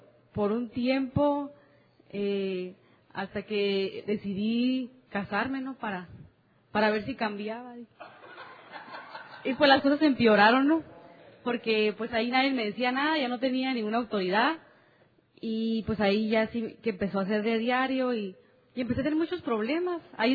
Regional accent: Hermosillo, Sonora, Mexico; soy de Hermosillo, Sonora.

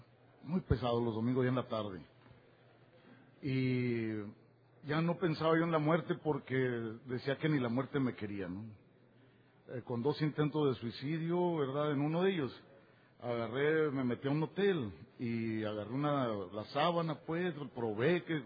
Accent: Durango, Mexico; soy alcohólico y adicto y vengo de Durango, México.

